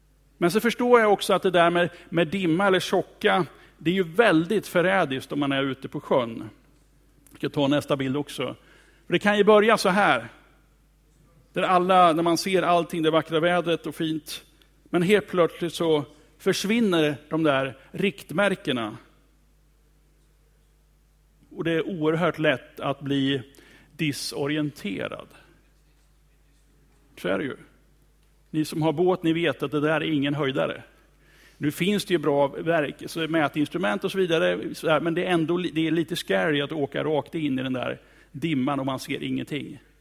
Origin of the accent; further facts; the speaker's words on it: Sweden; now in Karlskrona, Sweden; Som uppvuxen i Mellansverige